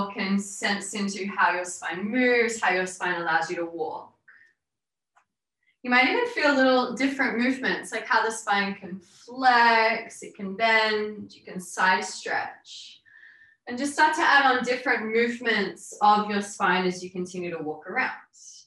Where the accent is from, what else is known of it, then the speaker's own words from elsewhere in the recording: Sydney, New South Wales, Australia; I'm from Sydney, Australia.